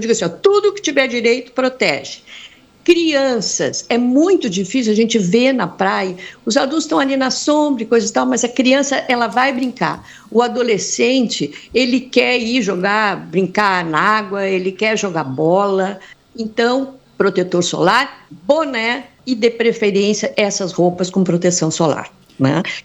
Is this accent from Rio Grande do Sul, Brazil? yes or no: yes; Porto Alegre, Rio Grande do Sul, Brazil; Eu sou de Porto Alegre. Eu venho a São Lourenço uma vez por mês, né?